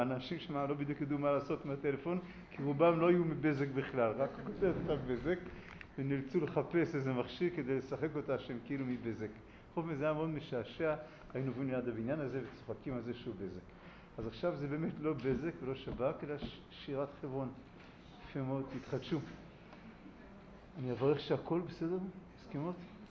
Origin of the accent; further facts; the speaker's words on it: Kiryat Arba, West Bank, Palestine; כי אני בן קריית ארבע.